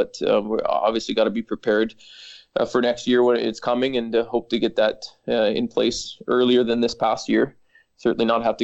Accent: Canada; It's just kind of part of growing up in Canada.

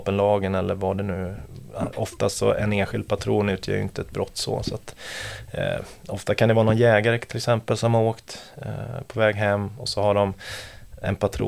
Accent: Gothenburg, Västra Götaland County, Sweden; now in Stockholm, Sweden; Men jag är från Göteborg från början.

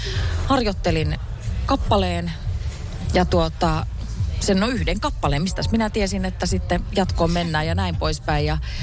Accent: Lapinlahti, North Savo, Finland; accent: Savonian; moved away as an adult; now in Porvoo, Finland; Mä oon Lapinlahdelta. Eli tuolta Ylä-Savosta Kuopion ja Iisalmen välistä. Sieltä mä oon lähtöisin ja 18 vuotta siellä asustellut ja mutkien kautta nyt sitten 6 vuotta tuohon Porvooseen. Että kyllä on murteet tullut ainakin tutuksi, että on täysin savolainen

